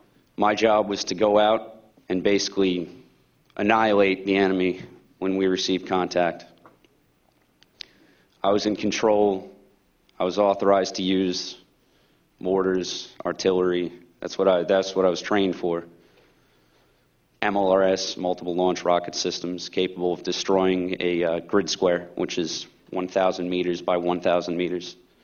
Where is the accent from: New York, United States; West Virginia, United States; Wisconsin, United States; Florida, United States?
New York, United States; Bellmore; I'm from Belmore, a town in Long Island, New York, 20 minutes out of Manhattan.